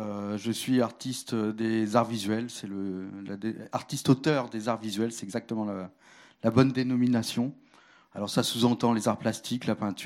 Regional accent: Paris, Île-de-France, France; born there; also born or lived in Arles; Moi, je suis né à Paris, j'ai vécu ensuite 16 ans à Arles pour revenir encore en région parisienne.

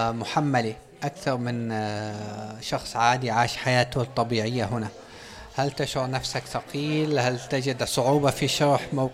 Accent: Syria; French is a second language; moved away as an adult; j'ai quitté mon pays quand j'avais 20 ans, la Syrie. Donc j'ai vécu ici 29 ans beaucoup plus que dans mon pays d'origine.

